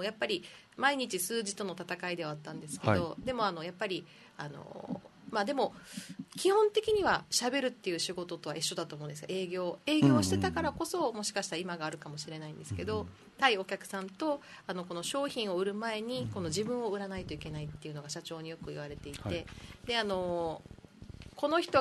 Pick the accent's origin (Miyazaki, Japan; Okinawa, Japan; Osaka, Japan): Okinawa, Japan; Naha; 那覇ですね、出身は、はい、首里石峰です。